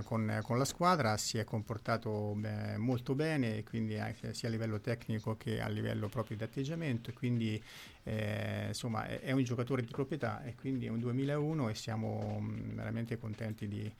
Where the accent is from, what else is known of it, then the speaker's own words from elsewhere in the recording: Marche, Italy; Io sono marchigiano e quindi il cercare di riuscire a riportare dove merita questa piazza mi inorgoglisce